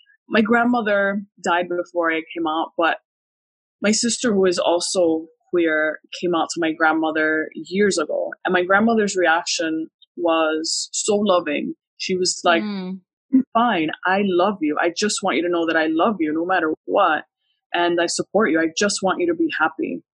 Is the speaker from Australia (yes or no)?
no; Puerto Rico; born there; Well, I was born in Puerto Rico. My father is Puerto Rican. He's Black Puerto Rican. My mother was born in New York. Her family is white Puerto Rican.